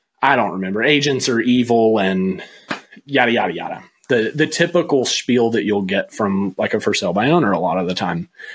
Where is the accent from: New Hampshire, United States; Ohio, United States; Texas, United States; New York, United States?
Texas, United States; now in Greensboro, United States; I'd only been in Greensboro for a year when I got into real estate. I came from Texas, so I didn't know anybody.